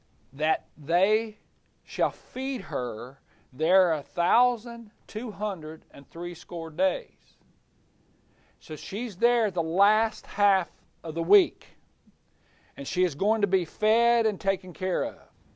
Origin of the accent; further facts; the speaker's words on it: United States; Yeah, I'm American, but you do speak what? English, okay?